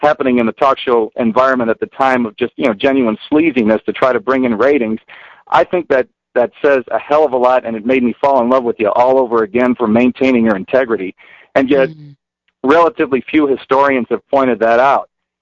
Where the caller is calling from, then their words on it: Chicago, Illinois, United States; calling from Chicago.